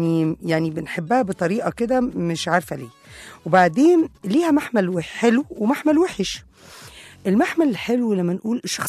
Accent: Egypt; الجنس البشري مش كمصريين بس أو ككده

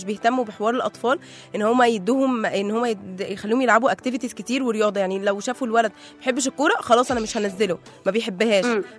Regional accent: Egypt; واحنا كشعب مصري بنحب الحاجات دي قوي

